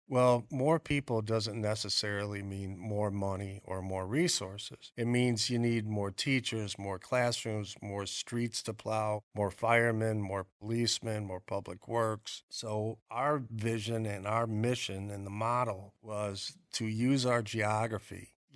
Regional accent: Rossford, Ohio, United States; Growing up in Rossford, to me, was like a Norman Rockwell painting.

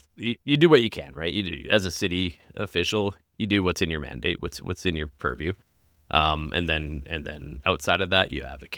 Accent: Toronto, Ontario, Canada; born there; I was born in Toronto. I have family in Ontario, southern Ontario. I got family in BC. I'm a Canadian.

